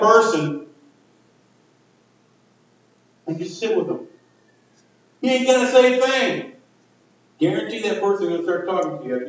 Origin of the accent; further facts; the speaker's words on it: Texas, United States; accent: Texan; sound like old Texas redhead.